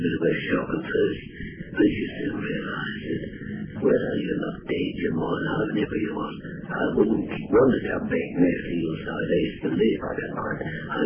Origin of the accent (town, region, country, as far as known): Blackheath, London, United Kingdom; also born or lived in Bristol